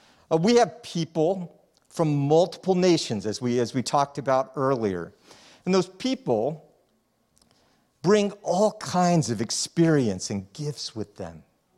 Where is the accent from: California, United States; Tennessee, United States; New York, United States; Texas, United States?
Texas, United States; born there; And so, you know, I was born in Texas.